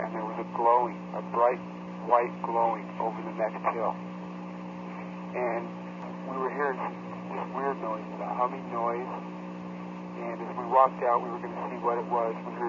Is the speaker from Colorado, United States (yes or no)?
yes; Colorado, United States; Okay, well, I'm from Colorado.